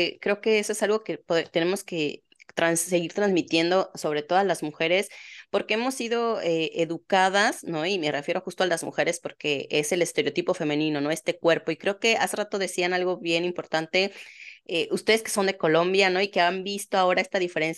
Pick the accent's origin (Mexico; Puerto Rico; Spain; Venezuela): Mexico; yo que soy de México, nos llega esta idea